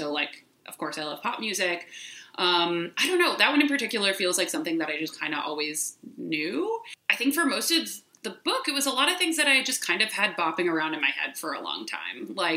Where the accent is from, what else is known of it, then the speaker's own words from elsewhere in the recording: Chicago, Illinois, United States; also born or lived in New York; now in Los Angeles, United States; I grew up in Chicago. I went to school on the East Coast, lived in New York for a little bit, then lived in Chicago again in my 20s, and then I moved out to LA a few years ago.